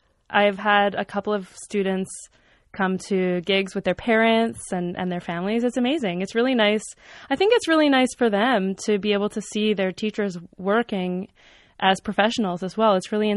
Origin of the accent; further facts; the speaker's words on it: Montreal, Quebec, Canada; being from Montreal, I really felt like, and also being a Canadian